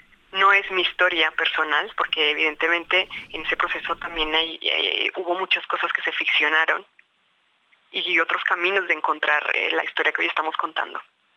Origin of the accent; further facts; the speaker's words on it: Colombia; evidentemente soy colombiana, porque sé la realidad por la que está atravesando mi país